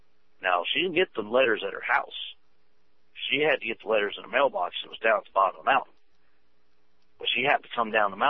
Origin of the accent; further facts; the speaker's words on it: West Virginia, United States; born there; Yeah. Well, I was born in West Virginia.